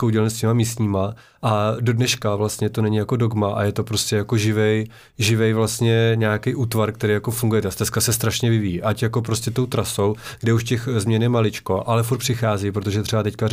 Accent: Plzeň, Plzeň Region, Czechia; protože já jsem Plzeňák a mám jako srdcovka vždycky byla Šumava

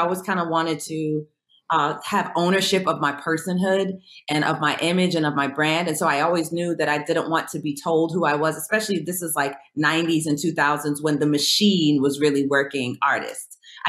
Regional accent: Jamaica; And then my my grandfather had a country gospel group, which is interesting because we're Jamaican.

